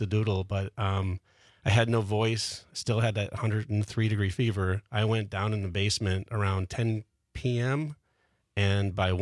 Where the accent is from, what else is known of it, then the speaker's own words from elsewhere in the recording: Pewaukee, Wisconsin, United States; Yeah, I came from Pewaukee, yeah.